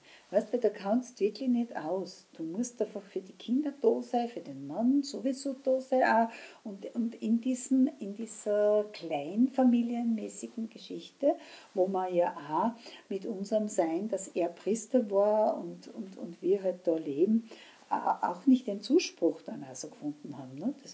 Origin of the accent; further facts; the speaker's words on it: Upper Austria, Austria; bin ja auch aus Oberösterreich